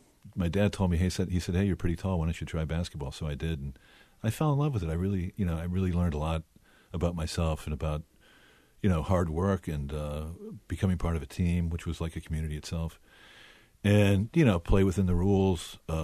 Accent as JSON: {"language": "English", "town": "Detroit", "region": "Michigan", "country": "United States", "tie": "born or raised there", "said": "Detroit, my dad drove a bus in Detroit, and mom was a housewife. And, Detroit's a hard rabble town."}